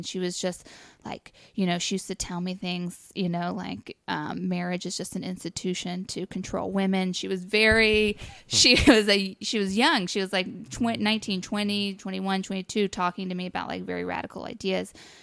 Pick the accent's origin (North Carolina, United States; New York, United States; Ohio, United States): North Carolina, United States; also born or lived in Savannah, United States; growing up in North Carolina, and I lived in Savannah for a while